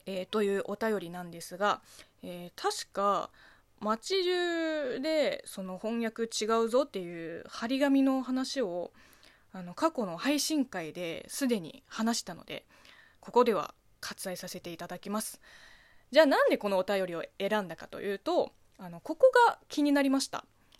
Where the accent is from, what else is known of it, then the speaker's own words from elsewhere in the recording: China; Japanese is a second language; この番組は中国生まれ中国育ちの私 … がリスナーさんの質問に答えていく Q&A 形式のラジオでございます。